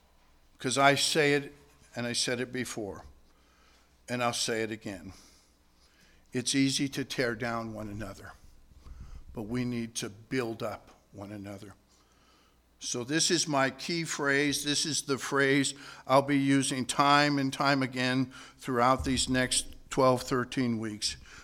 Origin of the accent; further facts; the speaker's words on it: Gainesville, Florida, United States; moved away as an adult; now in Garden City, United States; We came from Gainesville, Florida to Garden City 13 years ago